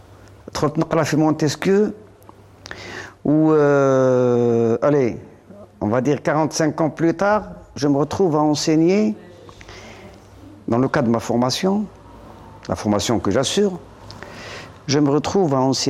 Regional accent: Constantine, Constantine Province, Algeria; moi, effectivement, je suis originaire de Constantine.

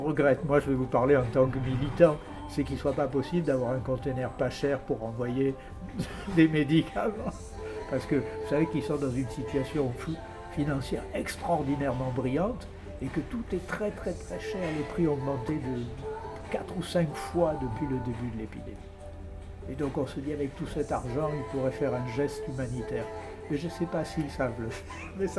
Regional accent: France; En tant que Français

